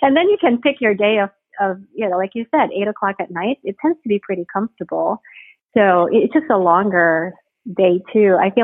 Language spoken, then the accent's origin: English; Philippines; now in United States; And of course, for me and my husband, we grew up in the Philippines. So, you know, I'm not as used to the humidity as he is